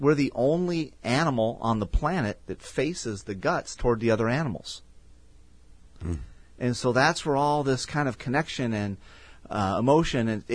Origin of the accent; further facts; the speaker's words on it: Thousand Oaks, California, United States; Just as a personal note, I grew up in Thousand Oaks.